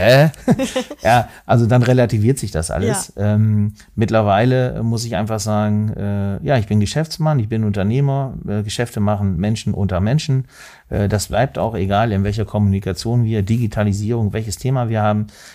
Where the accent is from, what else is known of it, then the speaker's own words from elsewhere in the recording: Lower Saxony, Germany; Bei mir war es ehrlich eine Überwindung als Niedersachse.